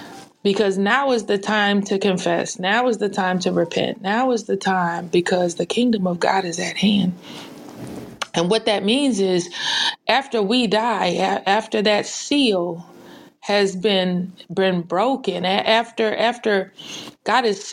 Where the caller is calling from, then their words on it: Boston, Massachusetts, United States; I am tapping in from Boston, Massachusetts.